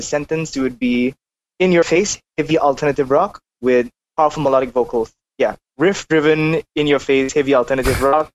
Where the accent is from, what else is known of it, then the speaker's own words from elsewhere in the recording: Singapore; We are raised in this culture where Singaporean musicians, so Singaporean listeners, just kind of expect to watch Singaporean